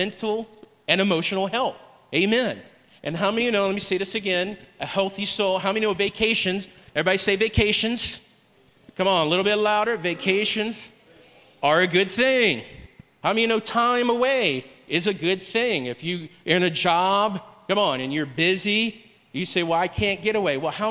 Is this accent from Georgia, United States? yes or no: no; Ocala, Florida, United States; Come on, I grew up in Florida. Tarzan was filmed in my neighborhood. That was Ocala, Florida.